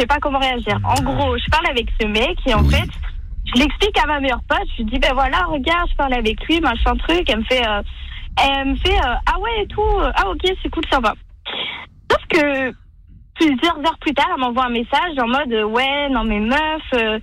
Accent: Bordeaux, Nouvelle-Aquitaine, France; j'ai 22 ans, je suis de Bordeaux.

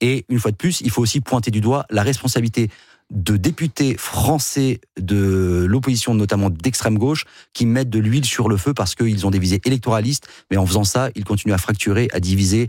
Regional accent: France; nous, on réagit en tant que Français

